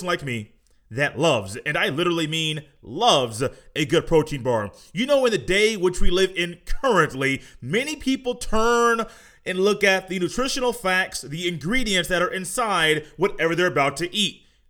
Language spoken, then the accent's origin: English; Indianapolis, Indiana, United States; And I'm from Indiana, so I watched Joey Brunk in high school.